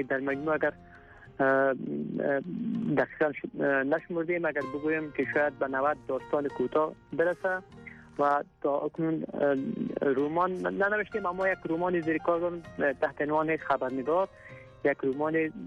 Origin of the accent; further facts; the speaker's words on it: Nijrab, Kapisa, Afghanistan; also born or lived in Kabul; در سال 1344 در اولسوالی نجاب ولایت کاپیسا متولد شدم. دوره ابتدای مکتب در خود اولسوالی نجاب به اتمام رسانیدم و بعدا دوره لیسه را در لیسه حدیبیه شهر کابل تمام کردم.